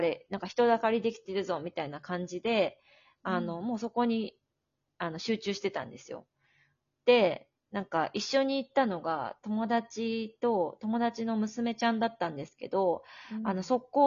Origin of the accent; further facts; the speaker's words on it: Osaka, Japan; 私地元が大阪なので、ちょうど帰国の時に